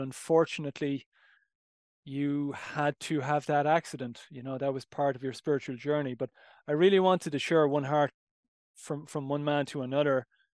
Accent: Ireland; It's like growing up in Ireland, I mean, the self-medication of alcohol is like

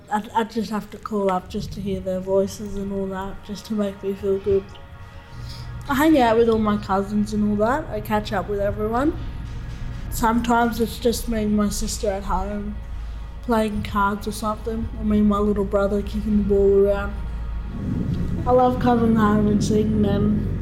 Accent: Bourke, New South Wales, Australia; also born or lived in Dubbo; I was born in Dubbo. I've basically lived in Bourke my whole life.

